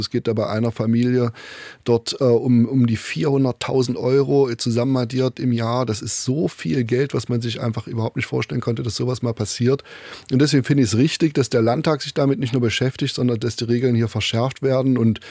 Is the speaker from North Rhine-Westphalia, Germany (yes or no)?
no; Saxony-Anhalt, Germany; die Menschen in meiner Heimat Sachsen-Anhalt